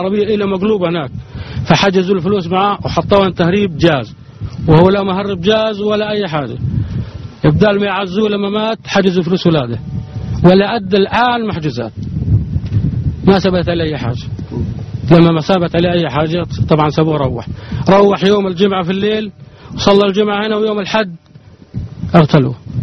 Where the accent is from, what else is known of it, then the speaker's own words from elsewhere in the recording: Egypt; احنا مصريين